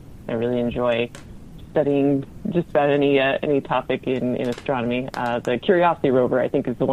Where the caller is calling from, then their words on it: Florida, United States; Yes, I'm from Florida.